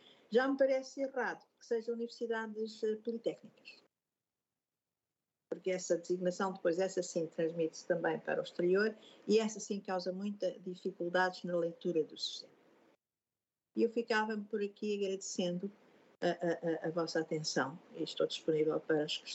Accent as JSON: {"language": "Portuguese", "town": "Aveiro", "region": "Centro", "country": "Portugal", "said": "eu venho de Aveiro e portanto, não, entendo isso"}